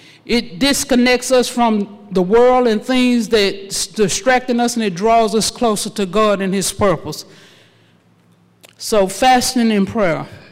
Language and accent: English; St. Augustine, Texas, United States; I'm from St. Augustine, so, you know, we talk about Fisna and y'all and stuff, so, you know, you might need a translation.